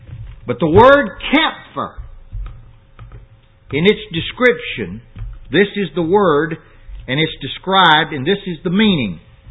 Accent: Louisiana, United States; I'm from South Louisiana, and when I think of cypress, I think of a water cypress

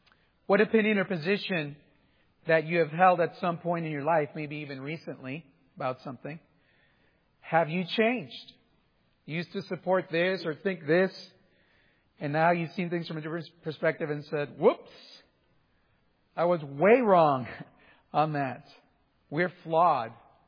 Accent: Texas, United States; I grew up in South Texas, and we didn't have many toys growing up.

